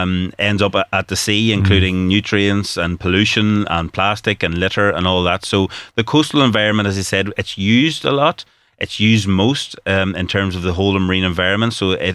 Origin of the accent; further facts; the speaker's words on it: Northern Ireland, United Kingdom; I come from County Tyrone. We're nowhere near the sea ourselves